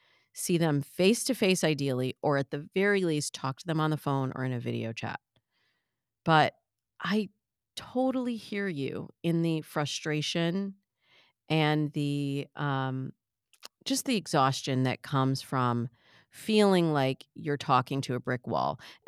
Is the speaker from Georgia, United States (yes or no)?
no; Michigan, United States; I'm from the Midwest. We had corn in Michigan.